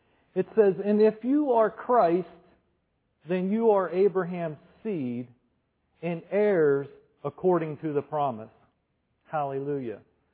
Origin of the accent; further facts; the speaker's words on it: Zelienople, Pennsylvania, United States; I remember growing up in Zillionople